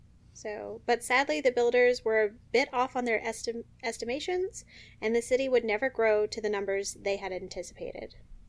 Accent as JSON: {"language": "English", "region": "Tennessee", "country": "United States", "tie": "born or raised there", "also_born_or_lived": "Ohio", "said": "I was born in Ohio. I was raised in Tennessee."}